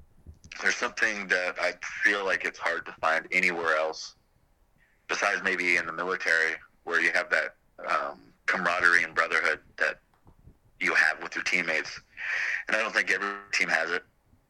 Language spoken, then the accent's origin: English; Terrace, British Columbia, Canada; lived on this pretty ghetto street in my hometown of Terrace.